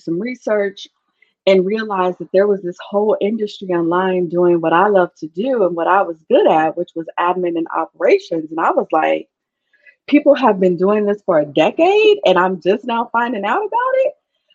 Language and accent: English; Chicago, Illinois, United States; Born and raised in the projects of Chicago, Illinois, called the Rockwell Gardens. If anybody's from Chicago listening.